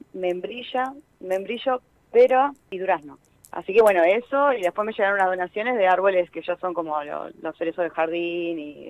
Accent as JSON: {"language": "Spanish", "country": "Argentina", "said": "nosotros como argentinos"}